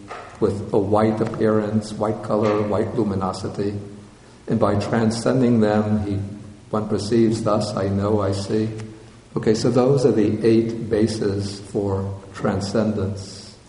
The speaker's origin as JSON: {"language": "English", "town": "Brooklyn", "region": "New York", "country": "United States", "tie": "born or raised there", "said": "You know, growing up in Brooklyn."}